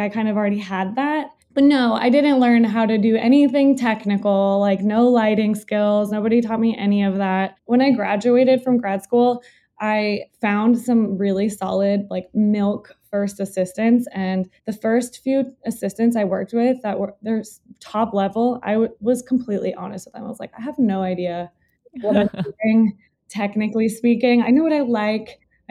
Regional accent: North Dakota, United States; I'm from North Dakota, not many people are doing like advertising photography. So then I found a grad program in New York at SVA.

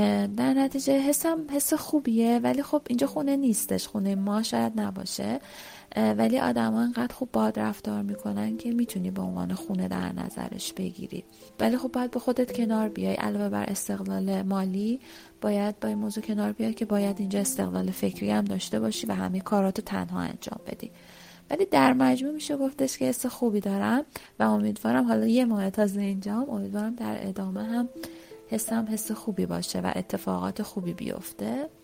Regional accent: Iran; moved away; شده بهشون بگم من از ایران هستم

